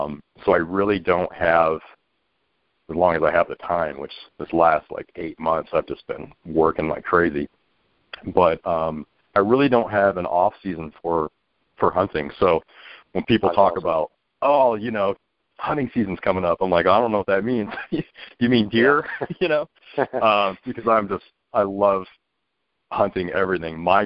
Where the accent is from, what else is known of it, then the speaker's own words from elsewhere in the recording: Michigan, United States; I've been hunting for all my life. I grew up in Michigan, you know, everything from rabbits and pheasants.